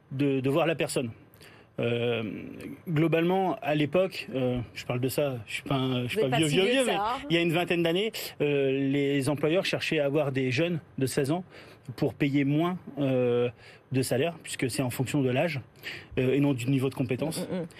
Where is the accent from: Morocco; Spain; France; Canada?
France; Hauts-de-France; Alors, déjà, moi, je viens de province. Je suis Picard